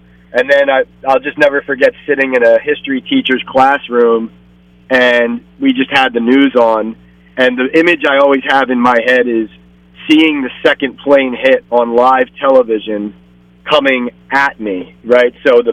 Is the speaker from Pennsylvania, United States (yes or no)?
yes; Philadelphia, Pennsylvania, United States; I'm from Philadelphia, so I was in high school at the time